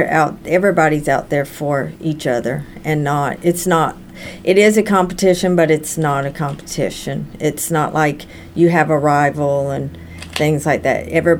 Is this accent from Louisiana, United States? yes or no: yes; Louisiana, United States; It's hard to say because I'm from Louisiana.